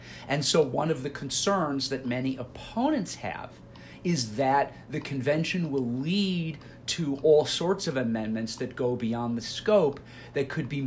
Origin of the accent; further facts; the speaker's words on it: Illinois, United States; my home state of Illinois called a convention in 1970 to write a new constitution for the state of Illinois.